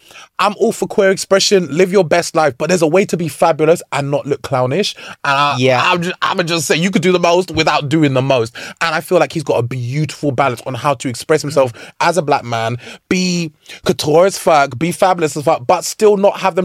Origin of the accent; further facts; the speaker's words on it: United Kingdom; We're British children. Yeah, like our parents may not have been, our grandparents may not have been from here, but I tell you what, my papers are my papers, babe.